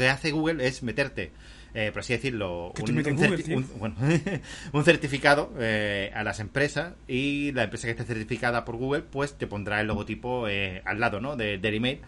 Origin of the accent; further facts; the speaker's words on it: Andalusia, Spain; como buen hombre samaritano andaluz que posee hoy.